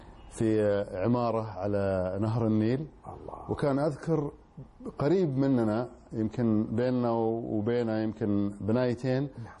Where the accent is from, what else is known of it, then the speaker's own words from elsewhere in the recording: Taif, Makkah Province, Saudi Arabia; born there; أنا مولود في الطائف.